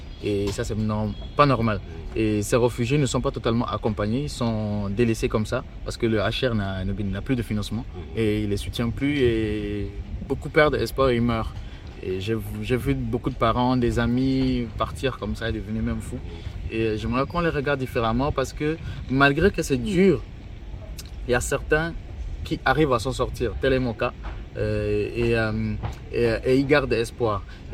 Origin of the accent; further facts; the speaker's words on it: Central African Republic; Parce que moi, je viens d'un pays, la République centrafricaine, où je suis originaire du Congo